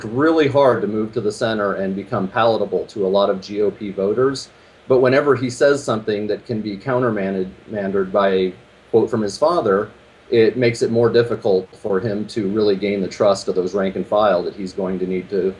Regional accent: Texas, United States; I followed him since I was a little kid growing up in Texas

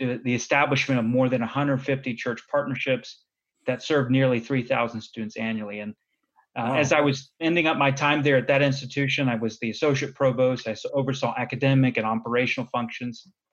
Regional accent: Jacksonville, Florida, United States; So I grew up in North Florida, just around the Jacksonville, Florida area

